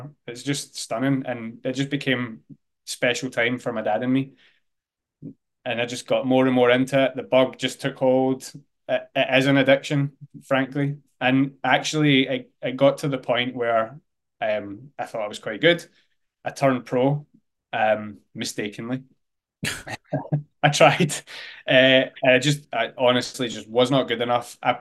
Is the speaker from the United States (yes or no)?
no; Glasgow, Scotland, United Kingdom; I'm from Glasgow, and if you're an athletic person in Glasgow, you play football and that's it.